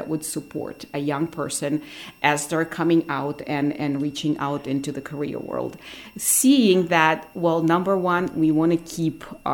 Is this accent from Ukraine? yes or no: yes; Ukraine; moved away as an adult; Because I moved here from Ukraine 4 years ago. And in Ukraine, for the past 15 years of my life, I actually did run a nonprofit and did lots of different charity work.